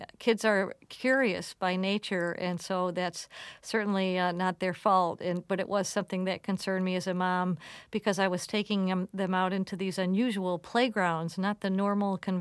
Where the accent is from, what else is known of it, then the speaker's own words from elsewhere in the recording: United States; I now appreciate that I grew up in America